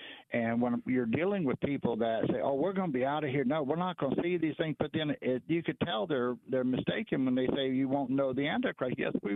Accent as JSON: {"language": "English", "region": "Mississippi", "country": "United States", "said": "I'm from Mississippi, not from Mississippi, not Michigan."}